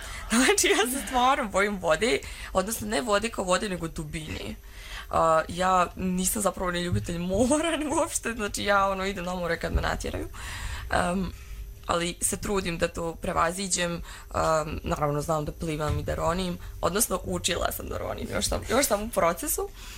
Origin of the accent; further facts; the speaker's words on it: Srbac, Republika Srpska, Bosnia & Herzegovina; ja sam iz Srpca na selu